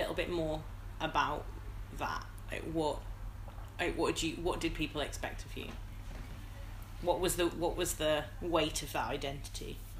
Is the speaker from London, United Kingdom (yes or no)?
no; Wolverhampton, West Midlands, United Kingdom; I'm from Wolverhampton.